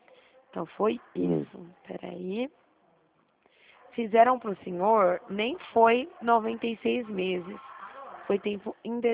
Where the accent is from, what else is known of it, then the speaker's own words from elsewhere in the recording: Dracena, São Paulo, Brazil; Eu sou de Dracena, perto de Presidente Prudente.